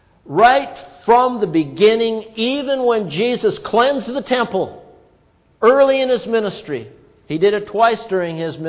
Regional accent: Duluth, Minnesota, United States; which was in Lake Nebagamon, Wisconsin, was about 30 miles south of my hometown of Duluth, Minnesota

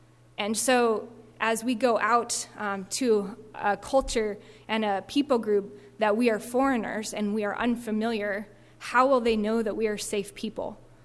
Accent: Oregon, United States; I'm from Oregon.

